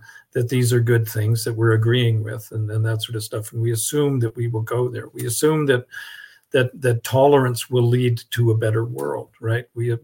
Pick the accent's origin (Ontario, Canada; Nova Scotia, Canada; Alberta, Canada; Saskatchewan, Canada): Alberta, Canada; Edmonton; when I was a little boy growing up in Edmonton